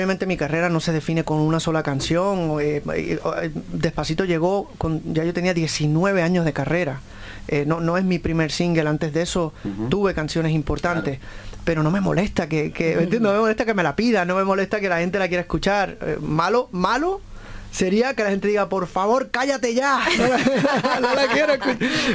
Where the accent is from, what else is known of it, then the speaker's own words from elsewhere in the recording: Puerto Rico; Es Caribe, yo soy boricua, claro.